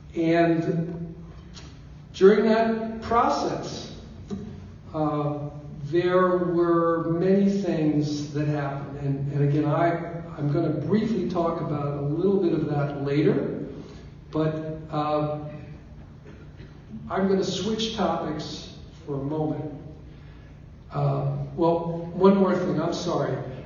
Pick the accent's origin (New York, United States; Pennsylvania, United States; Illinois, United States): New York, United States; Queens; Well, I will tell you, I am from Queens, New York.